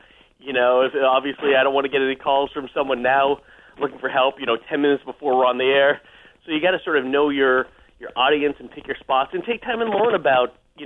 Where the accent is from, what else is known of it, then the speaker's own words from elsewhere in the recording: Massachusetts, United States; I'm from Massachusetts. I went to Syracuse.